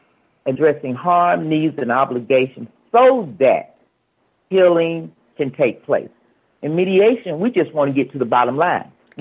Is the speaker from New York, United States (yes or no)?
no; Atlanta, Georgia, United States; In the traditional justice system, which I grew up in, and I grew up in Atlanta.